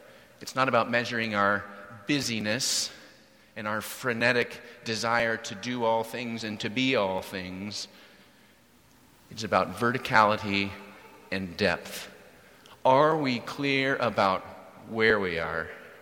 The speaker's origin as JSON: {"language": "English", "region": "Pacific Northwest", "country": "United States", "said": "I'm from the Pacific Northwest. Spiritual but not religious."}